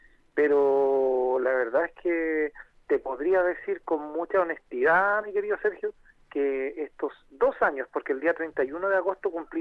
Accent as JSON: {"language": "Spanish", "town": "Coronel", "region": "Biobío", "country": "Chile", "tie": "born or raised there", "lives_now": "Talca, Chile", "said": "Así es, estoy radicado aquí hace 5 años. Yo soy originario de Coronel, en la octava región."}